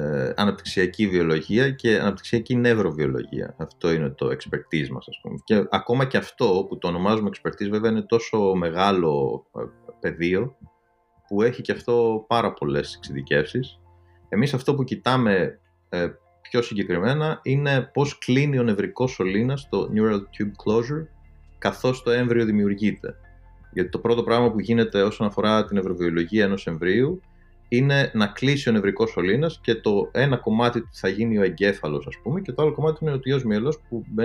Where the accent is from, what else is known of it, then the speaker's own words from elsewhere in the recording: Patras, Western Greece, Greece; Εγώ, ναι, μεγάλωσα στην Πάτρα, στα Βραχνέικα συγκεκριμένα.